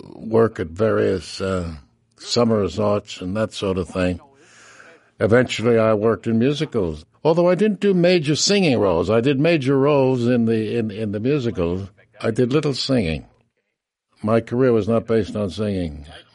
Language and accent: English; New York, United States; born there; I was born in New York. And I wanted to be in theater.